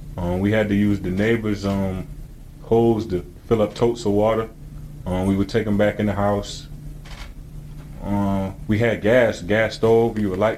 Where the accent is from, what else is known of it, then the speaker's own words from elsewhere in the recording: Washington, District of Columbia, United States; just growing up in Northeast Washington, D.C., pretty much homeless, living in basements.